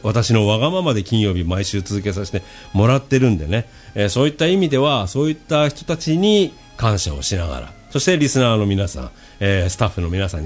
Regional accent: Yokosuka, Kanagawa, Japan; やっぱり横須賀出身だし ね

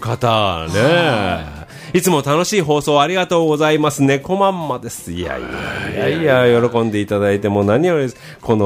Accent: Yokosuka, Kanagawa, Japan; born there; 俺は横須賀生まれだから知ってるけどさ、三浦半島の。

